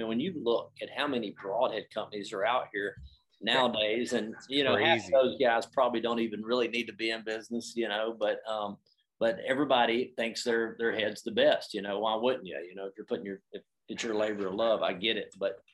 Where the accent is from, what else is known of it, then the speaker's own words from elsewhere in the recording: the South, United States; Yeah, I grew up in the South